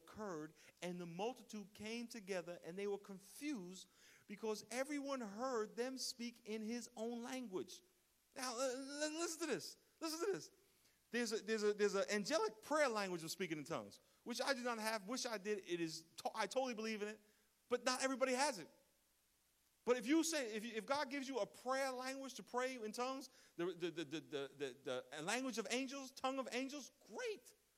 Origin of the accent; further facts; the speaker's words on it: New York, United States; I grew up in New York, as y'all know. And in New York, we have Puerto Ricans.